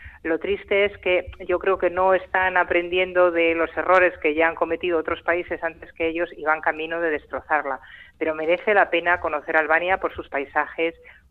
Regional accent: Cantabria, Spain; me recuerda a algunos aspectos del folclore de mi tierra, de Cantabria.

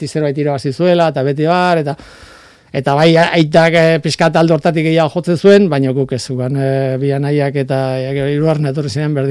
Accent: Azpeitia, Basque Country, Spain; ni azpeitearra Loiolakoa naiz, hausukoa

